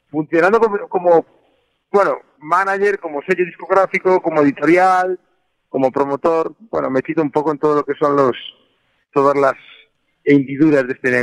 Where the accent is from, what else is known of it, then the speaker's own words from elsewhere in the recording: Caldas de Reis, Galicia, Spain; organicé un festival de música en mi pueblo, en Galicia, en Caldas de Reis